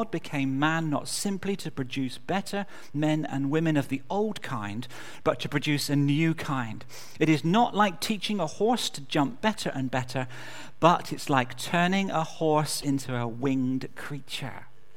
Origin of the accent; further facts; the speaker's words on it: Exeter, South West England, United Kingdom; accent: West Country; wherever I go, few people fail to notice that I come from the West Country. Some astute people say, "You come from Devon." Some very clever people say, "You come from Exeter."